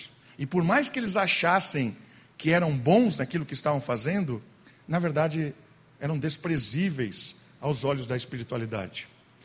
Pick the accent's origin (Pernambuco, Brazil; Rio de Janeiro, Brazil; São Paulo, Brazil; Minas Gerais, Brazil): São Paulo, Brazil; Atibaia; a gente cresceu junto lá em Atibaia.